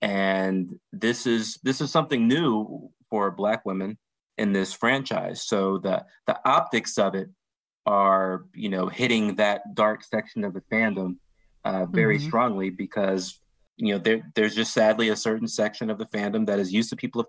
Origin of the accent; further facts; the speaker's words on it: Washington, District of Columbia, United States; You know, Moses is from Baltimore, right up the road from where I grew up in Washington, D.C.